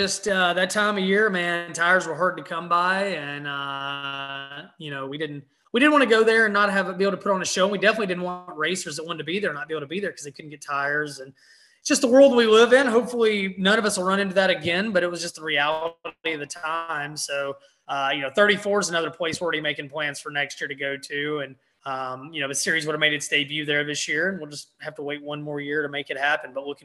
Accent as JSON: {"language": "English", "town": "Memphis", "region": "Tennessee", "country": "United States", "tie": "born or raised there", "said": "I grew up on sprint cars. I grew up in Memphis. I grew up watching, you know, Jeff and Sammy Swindell and Bobby Davis Jr."}